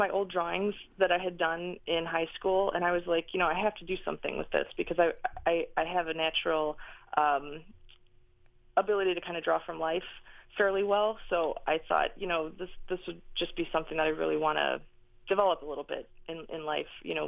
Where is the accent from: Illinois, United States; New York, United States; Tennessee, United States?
Illinois, United States; And I'm from Lake County, northwest of Chicago, and my dad is a farmer